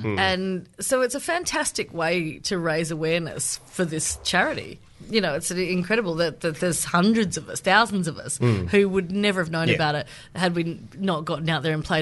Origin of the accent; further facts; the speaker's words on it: Canberra, Australian Capital Territory, Australia; I grew up in Canberra